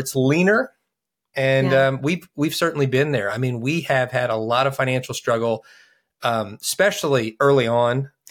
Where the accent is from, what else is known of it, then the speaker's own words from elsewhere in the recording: Kentucky, United States; We're from Kentucky